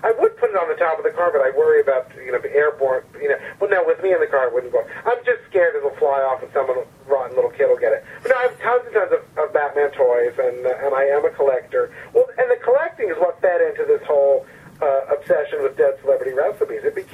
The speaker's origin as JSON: {"language": "English", "region": "New Jersey", "country": "United States", "said": "First, I wouldn't tell people I was from New Jersey, and then when I came out about that."}